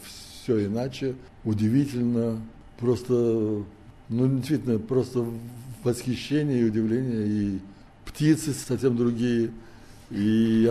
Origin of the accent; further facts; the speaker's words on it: Saint Petersburg, Russia; Родился я и получил образование в Ленинграде еще.